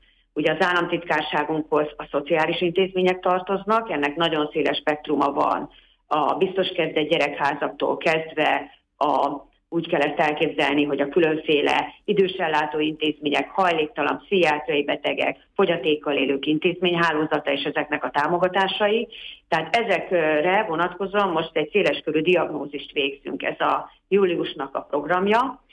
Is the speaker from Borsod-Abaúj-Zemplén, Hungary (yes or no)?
yes; Miskolc, Borsod-Abaúj-Zemplén, Hungary